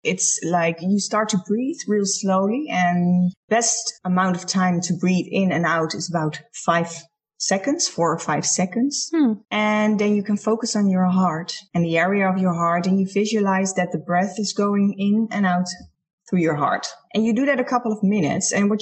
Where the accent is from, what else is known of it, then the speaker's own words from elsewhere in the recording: Netherlands; English is a second language; I was a police officer and I'm from the Netherlands.